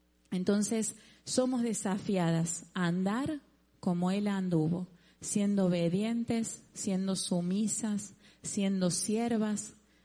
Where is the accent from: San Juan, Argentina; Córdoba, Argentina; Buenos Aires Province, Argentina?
Córdoba, Argentina; accent: Córdoba; y eso que soy cordobesa, y ahí tengo una cordobesa, a nuestra Sarita, y tenemos una tonada que todo el mundo se da cuenta en Argentina de dónde somos, porque es como que arrastramos las letras